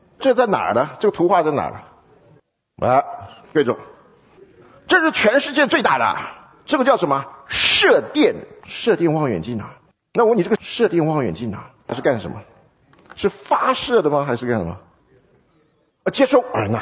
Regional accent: China; 这个 acronym 呢，就是不像我们中国人要背书啊，很多办法啊。比如说这个当初我小学的时候，

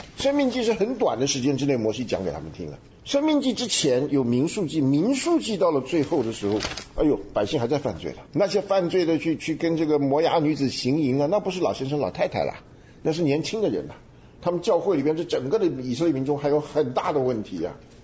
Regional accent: Taiwan; 那个在台湾的叫做养成教育，革命军人养成教育。我们从小，因为我在那个军校旁边长大嘛

